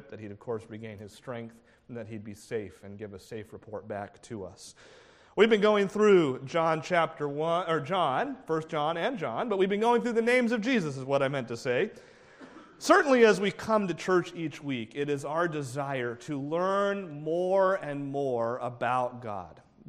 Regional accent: United States; How would I, as an American, ever know what you're supposed to do in that kind of situation?

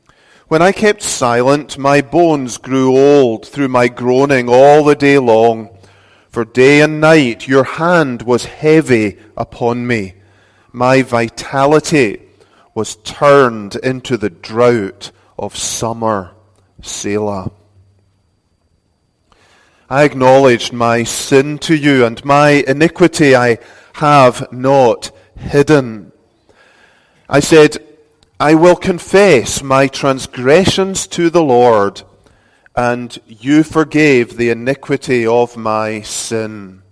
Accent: Scotland, United Kingdom; now in United States; I'm from South Texas. No, originally from Scotland, and we moved here about 11 years ago, and only last year, actually, we became full-blooded American citizens

